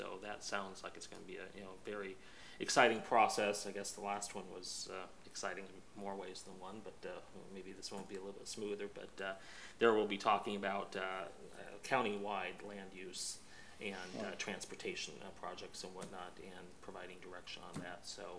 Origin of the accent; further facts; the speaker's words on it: Temecula, California, United States; I've always been in Southern California. I grew up in Temecula